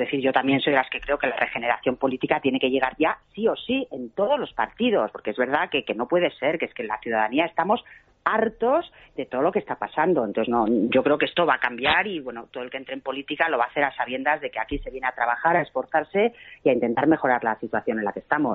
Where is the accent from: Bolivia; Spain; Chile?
Spain; Yo, bueno, pues como muchos españoles